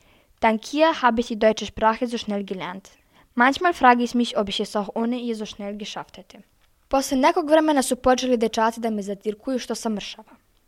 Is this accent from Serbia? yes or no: yes; Crna Bara, Vojvodina, Serbia; also born or lived in Vienna, Austria; Ich wurde in Wien geboren. Nach meiner Geburt sind wir nach Serbien gezogen. U jednom malom selu imenom Crna Bara sam krenula da rastem.